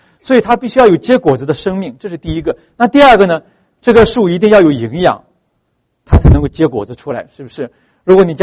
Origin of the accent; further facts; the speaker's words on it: North China, China; 因为我这个人是我是北方人啊，我喜欢吃面食